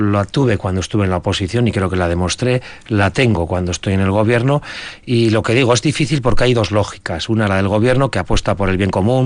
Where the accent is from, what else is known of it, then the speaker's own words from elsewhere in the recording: Vitoria-Gasteiz, Basque Country, Spain; Vitoria-Gasteiz es mi ciudad natal, es mi punto de origen y de destino, que aquí vivo con mi mujer y con mis hijos, que quiero seguir viviendo en esta ciudad